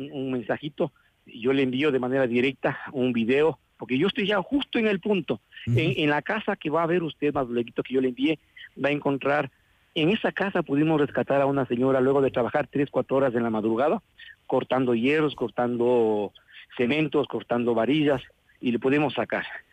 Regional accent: Chimborazo, Ecuador; Eso requerimos nosotros como chimboracenses, como ecuatorianos.

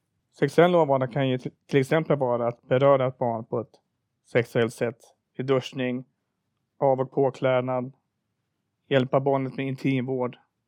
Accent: Södertälje, Stockholm County, Sweden; Ja, jag kommer från Södertälje. Idag bor jag på landet utanför Södertälje

